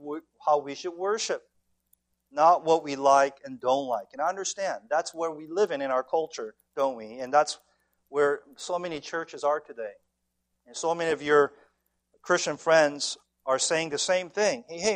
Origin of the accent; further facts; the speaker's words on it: California, United States; as a growing up in Southern California amongst a bunch of my surfing friends, we always say, man, that's so cool, that's so awesome.